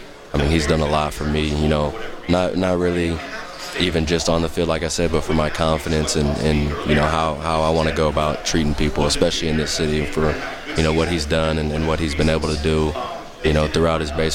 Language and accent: English; Houston, Texas, United States; So I'm from Houston. You know, obviously I wanted to see the Texans move along.